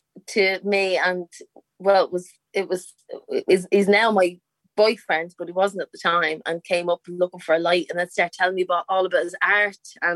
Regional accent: Dublin, Leinster, Ireland; And I grew up in a place called the Liberties, which is just so full of character.

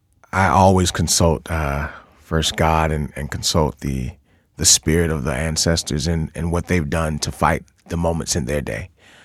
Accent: Atlanta, Georgia, United States; I'm from Atlanta, Georgia, originally.

